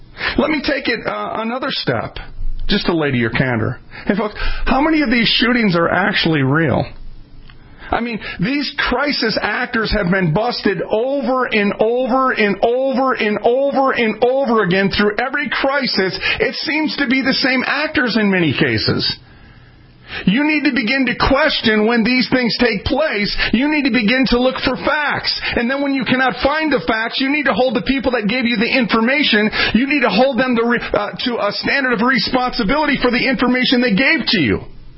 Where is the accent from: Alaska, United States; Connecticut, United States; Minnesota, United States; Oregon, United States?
Minnesota, United States; Now, friends, I got to go back because I'm from Minnesota